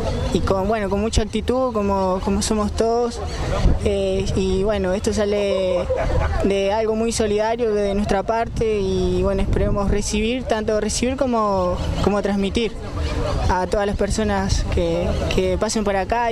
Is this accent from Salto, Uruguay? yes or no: no; Paysandú, Uruguay; now in Montevideo, Uruguay; Buenas tardes … soy de Paysandú y también soy del hogar de estudiantil acá en Montevideo, de Paysandú